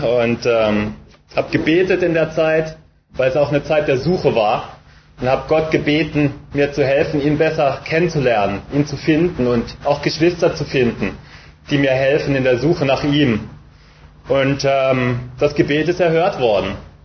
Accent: Freiburg, Baden-Württemberg, Germany; now in Düsseldorf, Germany; Ich lebe momentan in Düsseldorf, bin geboren in Freiburg, bin in der Nähe von Freiburg aufgewachsen, am wunderschönen Kaiserstuhl.

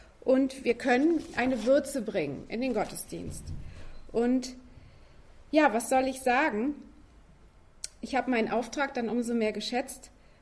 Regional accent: Ducherow, Mecklenburg-Vorpommern, Germany; in meinem Heimatdorf in Ducherow und war irgendwie bedrückt.

